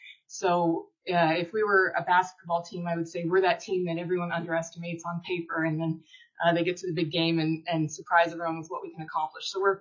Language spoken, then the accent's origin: English; Kenai, Alaska, United States; I was born and raised in Kenai, just down the street where Terry is sitting now.